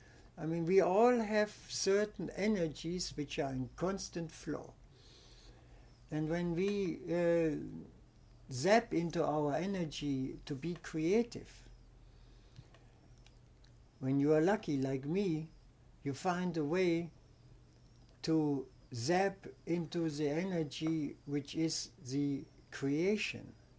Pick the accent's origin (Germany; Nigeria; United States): Germany; see, I'm from Germany, and when I finished my schooling